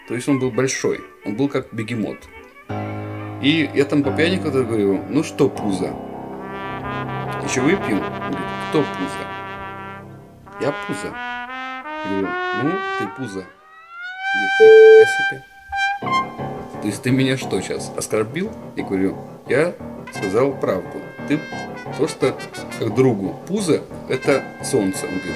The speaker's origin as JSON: {"language": "Russian", "region": "Riga", "country": "Latvia"}